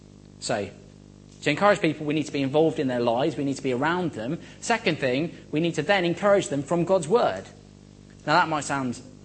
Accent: United Kingdom; partly because we're British and British people are like this.

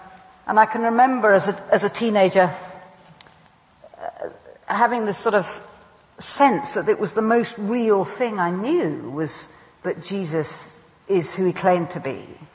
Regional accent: Cambridge, East of England, United Kingdom; next door to the family I was brought up in Cambridge.

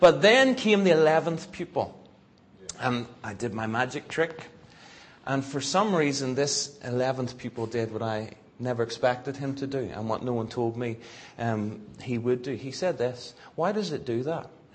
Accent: Northern Ireland, United Kingdom; I'm from Northern Ireland, and I went to a school in Belfast.

